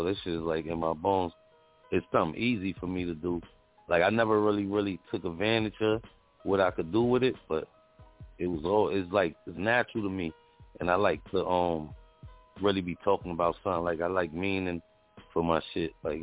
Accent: New York, United States; being from the bridge, like, you know, I grew up around

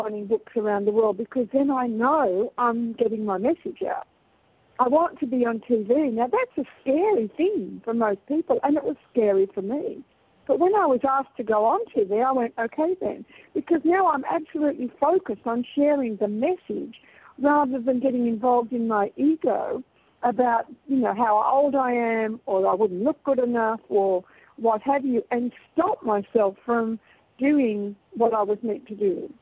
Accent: Australia; I don't know what minus 35 feels like. I'm from Australia. I only know what plus 35 feels like.

